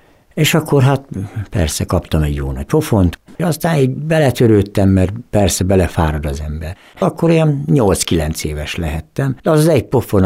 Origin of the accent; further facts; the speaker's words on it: Nyírtelek, Szabolcs-Szatmár-Bereg, Hungary; also born or lived in Balkány / Berkesz; ők elvittek Nyírtelekre. És én ott nevelődtem körülbelül 3-4 évig, és ők beadtak Balkányba egy ilyen gyermekotthonba.